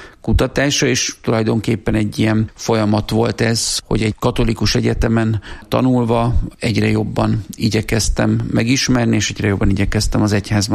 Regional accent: Körmend, Vas, Hungary; Körmenden születtem, és az életem első két évtizede az ehhez a vasmegyei kisvároshoz kötődik.

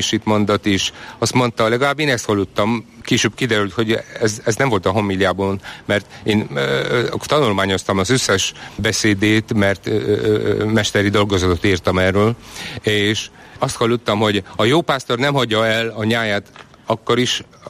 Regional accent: Hungary; mint pap magyar vagyok.

